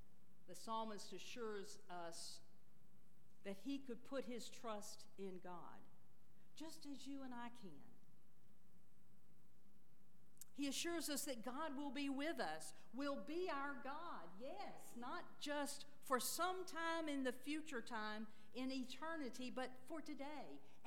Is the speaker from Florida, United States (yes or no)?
yes; Florida, United States; I grew up in Florida. As a family, my family would go every year to Central Florida and spend several weeks at the lake there.